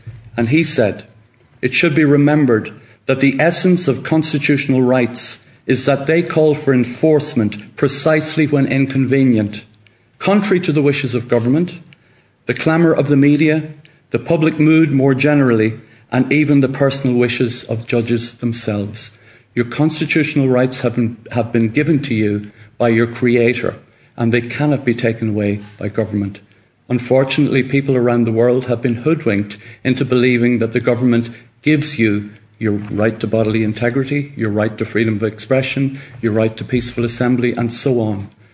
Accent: Ireland; I'm a lawyer from Ireland and an advocate for human rights.

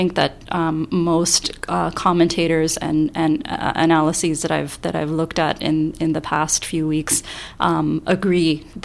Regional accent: Canada; I was born in Canada and I've lived here all my life. And the kind of Muslim that I am has been shaped by the fact that I am a Canadian

